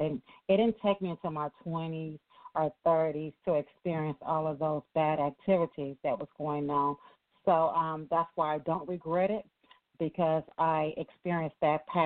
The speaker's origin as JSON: {"language": "English", "town": "Los Angeles", "region": "California", "country": "United States", "tie": "born or raised there", "said": "I am born and raised in South Central LA, California. I'm a West Coast girl."}